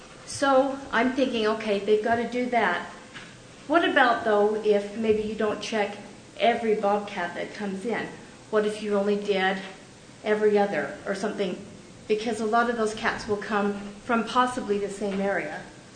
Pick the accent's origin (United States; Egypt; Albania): United States; Payson; I'm from Payson.